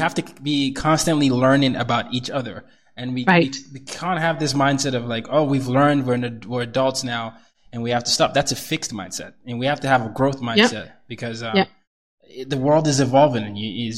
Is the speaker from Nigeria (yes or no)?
yes; Nigeria; because she's half Nigerian. I'm Nigerian.